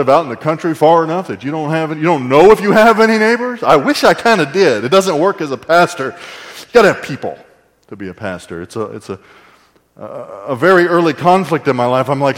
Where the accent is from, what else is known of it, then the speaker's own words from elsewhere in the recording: the South, United States; picking cotton, because I'm from the South, is that free?